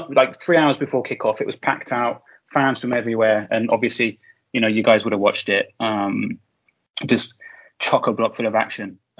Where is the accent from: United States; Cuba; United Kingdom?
United Kingdom; London; in the UK, I grew up kind of around London